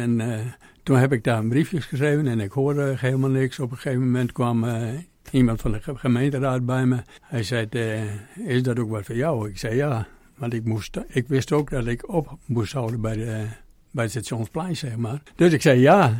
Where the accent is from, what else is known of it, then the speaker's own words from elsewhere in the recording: Jelsum, Friesland, Netherlands; Ik ben geboren in Jelsum. In 1945 was dat. Ik woonde daar ook vlak onder de vliegbasis. En naar Leeuwarden, naar school. Ja, na mijn 20e ben ik eigenlijk altijd in Leeuwarden gebleven.